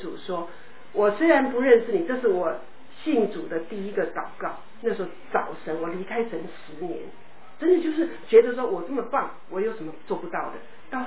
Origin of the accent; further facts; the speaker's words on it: Guangdong, China; also born or lived in Taiwan; 我是从小生在基督教的家庭里面，那台湾是我从台湾来，我是广东人，台湾来